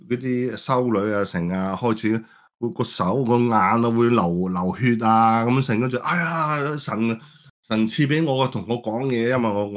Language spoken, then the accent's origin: Cantonese; Sweden; 我哋瑞典，我觉得呢度系好，你哋香港人好咩啊？